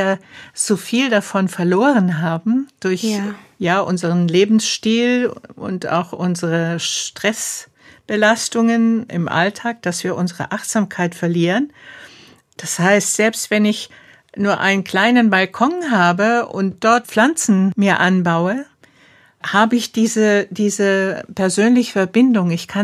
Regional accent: Murnau, Bavaria, Germany; Ich komme aus Murnau, da haben wir ein großes Moorgebiet.

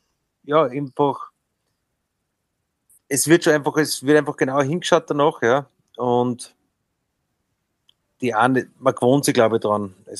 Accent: Austria; wie jetzt natürlich für Milchbetriebe bei uns in Österreich oder für wahrscheinlich Fleischbetriebe bei uns in Österreich

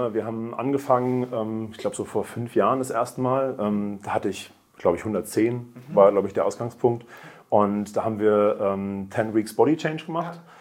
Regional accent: Berlin, Germany; Ich komme aus Berlin, und also das ist dann näher von Berlin. Und ich habe eine IT-Firma in Berlin, die aber europaweit tätig ist. Und habe zwei Kinder.

